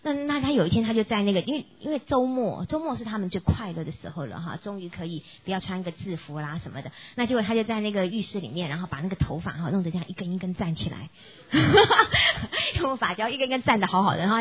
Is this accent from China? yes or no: no; Taiwan; 好，我们自己在台湾长大的人有这个印象，对不对？